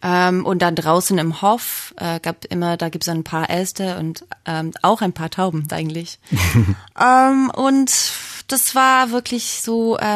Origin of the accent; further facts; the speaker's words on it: Australia; German is a second language; now in Berlin, Germany; Berlin besonders ist zu Hause jetzt für mich, aber ich bin kein Deutscherin. Also ich komme aus Australien, da sind meine Wurzeln. Ich fühle mich jetzt zu Hause und ich habe nicht vor, wegzuziehen.